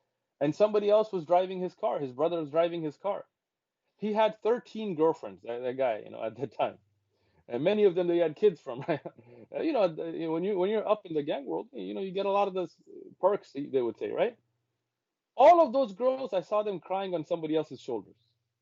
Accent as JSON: {"language": "English", "country": "Pakistan", "said": "No, I'm from Pakistan, man. I'm Pashtun."}